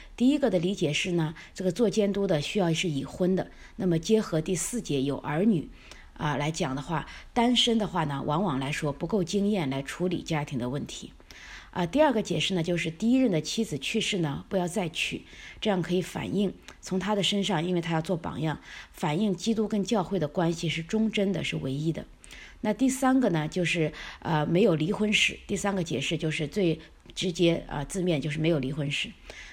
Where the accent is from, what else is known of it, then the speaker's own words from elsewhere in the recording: China; 就像我们中国人说的“一屋不扫，何以扫天下”